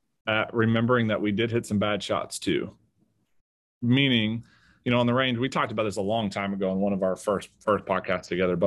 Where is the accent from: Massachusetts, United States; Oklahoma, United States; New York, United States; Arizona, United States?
Oklahoma, United States; I mean, growing up in Oklahoma, I mean, I moved the ball around everywhere.